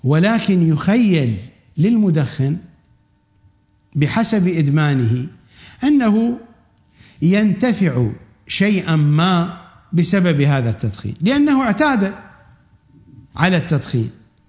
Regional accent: Iraq; accent: Iraqi Arabic; هذا كما نقول في لهجتنا العراقية، هذا أحمق مرتب، ماركة مسجلة

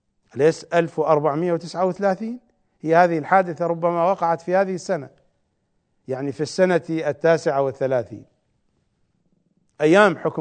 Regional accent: Iraq; accent: Iraqi; كما نقول بلهجتنا العراقية باكر

